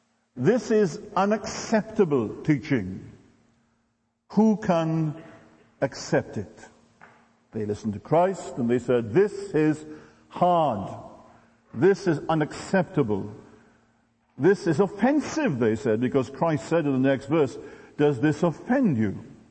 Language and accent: English; Wales, United Kingdom; I am not English. Wales is not part of England. It's a separate nation.